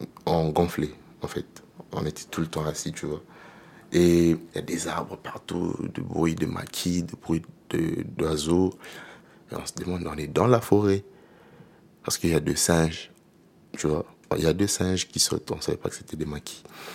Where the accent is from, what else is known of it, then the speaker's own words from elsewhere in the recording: Madagascar; on a essayé de discuter, on vient de Madagascar